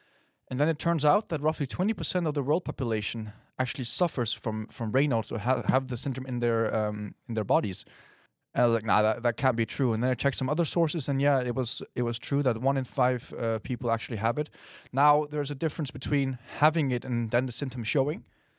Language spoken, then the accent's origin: English; Maastricht, Limburg, Netherlands; I'm currently 23. I grew up in the Netherlands. I have two Danish parents. So I grew up in a Danish household in the Netherlands. I was born close to Maastricht and lived here pretty much my whole life.